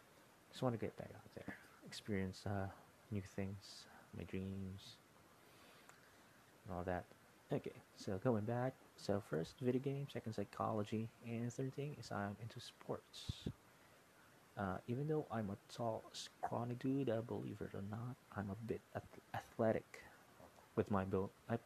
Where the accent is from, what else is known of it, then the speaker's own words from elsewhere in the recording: Philippines; Well, I do play, of course, as a Filipino male.